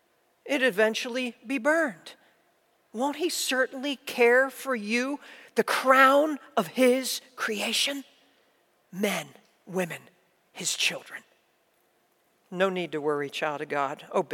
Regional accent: New Jersey, United States; Now, I grew up in South Jersey. I grew up on the beach. I know what sand is.

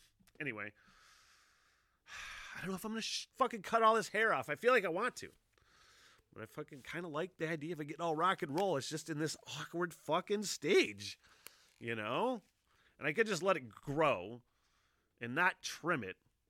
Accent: Kalkaska, Michigan, United States; That my hometown, woo, my hometown is a weed mecca, kind of for Michigan, for the state almost. I mean, one of, probably, but up until this point, historically, just a small, beat down, fucking middle of nowhere town in the middle of nowhere, northern Michigan

